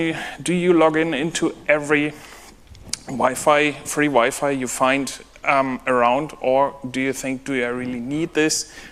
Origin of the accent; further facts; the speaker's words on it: Kiel, Schleswig-Holstein, Germany; I'm from Kiel, which is about an hour north from here.